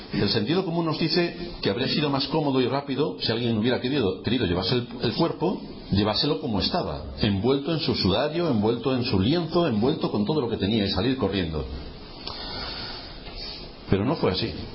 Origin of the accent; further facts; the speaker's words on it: Spain; ¿qué dice mi carnet de identidad? Que soy español.